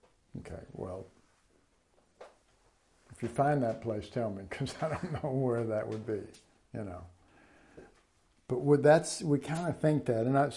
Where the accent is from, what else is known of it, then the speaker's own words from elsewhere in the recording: Dallas, Texas, United States; When I grew up, I grew up in Dallas, but it was Oak Cliff, and most people in Dallas understand Oak Cliff was a really rough part of town.